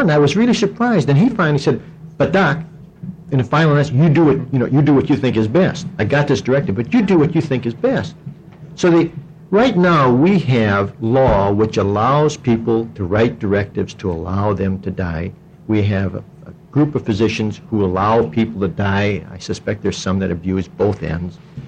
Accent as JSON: {"language": "English", "town": "Portland", "country": "United States", "said": "I'm from Portland."}